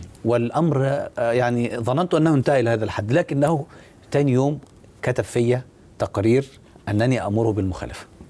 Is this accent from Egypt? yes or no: yes; Egypt; عندنا في مصر،